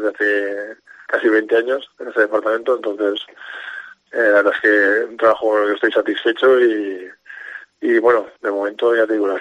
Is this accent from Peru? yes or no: no; Onda, Valencian Community, Spain; Sí, soy de Onda, nacido aquí.